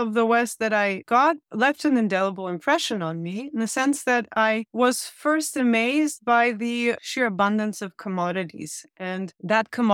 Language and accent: English; Poland; moved away as an adult; also born or lived in United States; So I grew up in Poland in the 80s, the very early 90s. I left when I was 19, and I also spent a couple of years in the States.